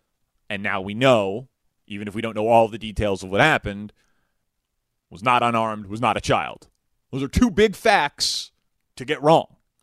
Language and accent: English; Chicago, Illinois, United States; as just a Chicagoan and someone who loves this city, despite all of its many flaws